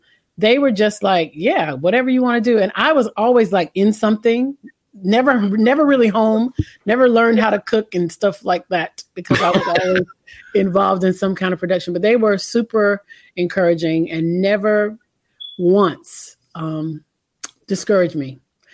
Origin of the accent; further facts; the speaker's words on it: North Carolina, United States; also born or lived in Rochester, New York / Philadelphia; The snow came and my family was like, no, we're out of there because we're from North Carolina. I don't know what this snow stuff is. So we moved.